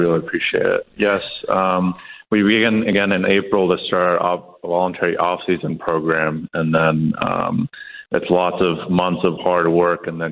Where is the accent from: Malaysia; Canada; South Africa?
South Africa; accent: American; first language af; English is a second language; now in United States; I am Afrikaans, but that's why I sound like this. But people can't really tell that I'm South African anymore because my American accent is so thick now.